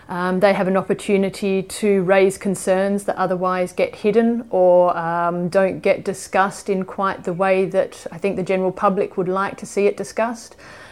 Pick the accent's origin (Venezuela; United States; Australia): Australia; As an Australian